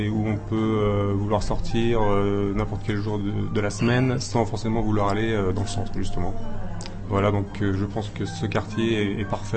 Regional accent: Nantes, Pays de la Loire, France; je suis originaire de Nantes, en ce qu'on appelait la Bretagne.

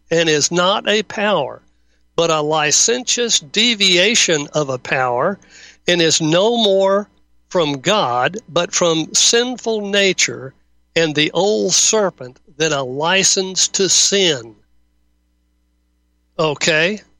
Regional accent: the South, United States; I mean, I grew up in the South.

